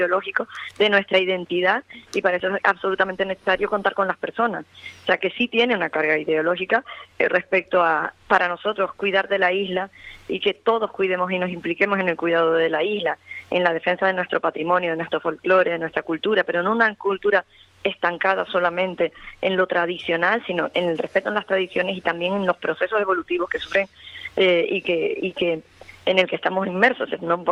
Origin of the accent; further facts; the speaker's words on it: Puerto de la Cruz, Canary Islands, Spain; Tú sabes que yo me crié en el Puerto de la Cruz, era cosmopolita, vanguardista